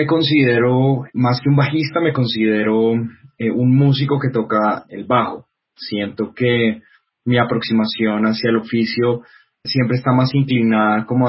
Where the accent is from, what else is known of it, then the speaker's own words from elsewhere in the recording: Bogotá, Colombia; born there; also born or lived in Boyacá; mis primeros 3 años yo nací aquí en Bogotá, pero mis primeros 3 años los pasé en una finca en el Cisga con mis abuelos, entonces pues hacía mucho frío, estaba en Boyacá.